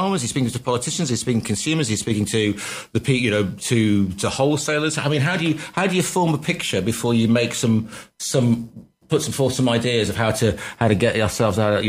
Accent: West Midlands, United Kingdom; I grew up on the Staffordshire Shropshire borders farming community.

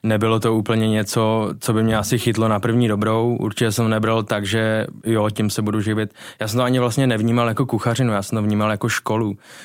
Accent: Hradištko, Central Bohemian Region, Czechia; Já vlastně pocházím 30 kilometrů za Prahou, směr na Slapy, kde vlastně jsem strávil veškeré své dětství. Vesnička se jmenuje Hradištko, teďkon je to vlastně jako, je to malinká vesnička, která, kde jsem vyrůstal, kde jsem prožil veškeré své dětství

